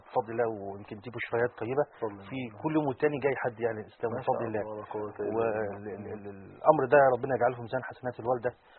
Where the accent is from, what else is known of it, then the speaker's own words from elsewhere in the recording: Egypt; وده المثل العامل عندنا في مصر الممنوع مرغوب